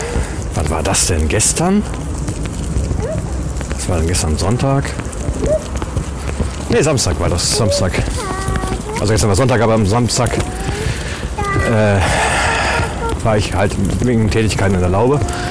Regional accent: North Rhine-Westphalia, Germany; Ja, ich bin Westfale, ich kenne das alle nicht.

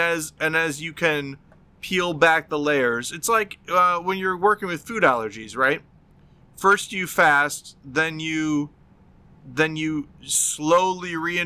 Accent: United States; Because I'm from the United States of America.

